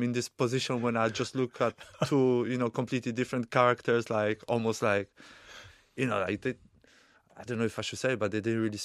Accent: Poland; English is a second language; moved away; Yeah, I was a kid from Poland, really.

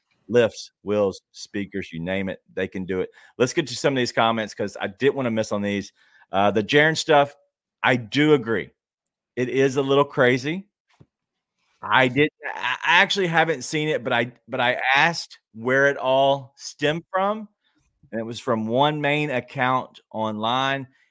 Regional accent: Fraser, United States; Listen, I grew up in Fraser, and we live for those moments.

